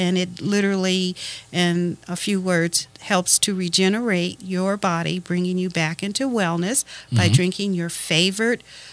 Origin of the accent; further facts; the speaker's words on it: Denver, Colorado, United States; moved away; Well, my brother and I were raised in Denver, Colorado, brought here in Never Will Forget, Christmas 1955.